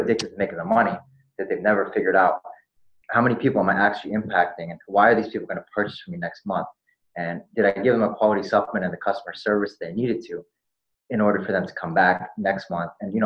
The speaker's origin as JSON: {"language": "English", "region": "New Jersey", "country": "United States", "lives_now": "Los Angeles, United States", "said": "I'm originally from New Jersey, but right now I live in Los Angeles."}